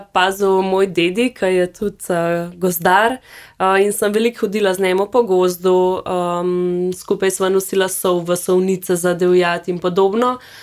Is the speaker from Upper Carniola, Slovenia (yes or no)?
yes; Bohinj, Upper Carniola, Slovenia; Doma sem iz Bohinja in sem strastna hribovka.